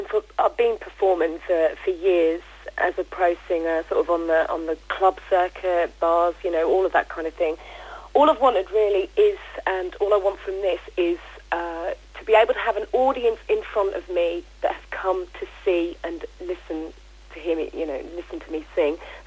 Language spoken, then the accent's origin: English; Ipswich, East of England, United Kingdom; want to say that Ipswich is and was my home for 20 years, from age naught up to 20. And, you know, it's my hometown.